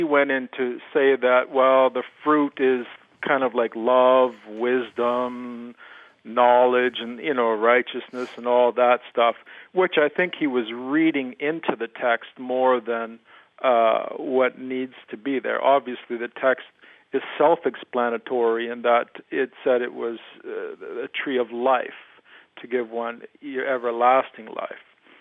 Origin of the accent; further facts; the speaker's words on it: Canada; I'm another Canadian.